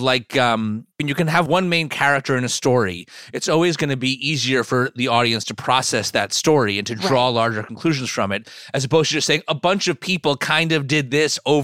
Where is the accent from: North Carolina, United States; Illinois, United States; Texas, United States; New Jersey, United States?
New Jersey, United States; I'm from New Jersey, so I have a lot of affinity for Rutt's Hut.